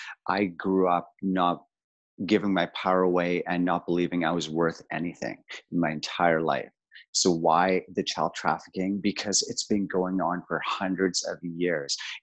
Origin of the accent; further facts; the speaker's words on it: South Africa; So I'm from South Africa. I grew up under apartheid.